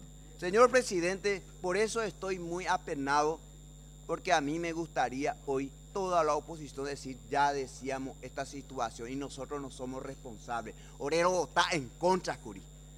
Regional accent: Paraguay; Y eso, como paraguayo y liberal, estoy acusando al oficialismo de ser el actor.

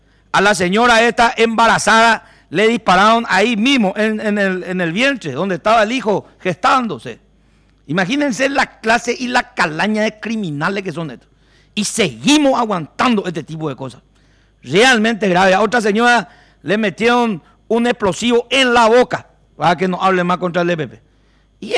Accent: Paraguay; Al final todos somos ciudadanos paraguayos

